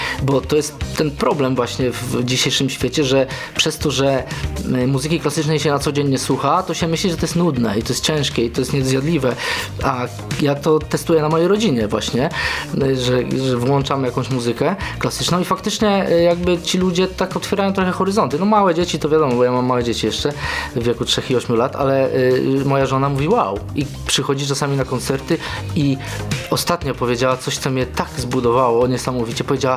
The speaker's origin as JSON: {"language": "Polish", "region": "Kuyavian-Pomeranian Voivodeship", "country": "Poland", "said": "bo ja z Bydgoskiego, prosty chłopak, takie tam różne klimaty"}